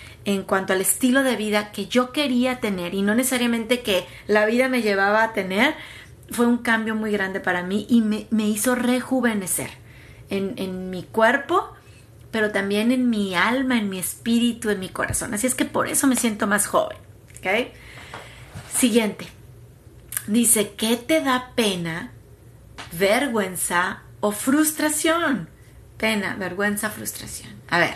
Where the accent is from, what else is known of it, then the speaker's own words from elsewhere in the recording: Tampico, Tamaulipas, Mexico; also born or lived in Mexico City / California; now in Dallas, United States; ¿de dónde eres … ? Podría decir, soy de Tampico, soy de la Ciudad de México y soy de Dallas, ¿no? Del área metropolitana de Dallas, aunque viví un pedacito en California. De ahí soy.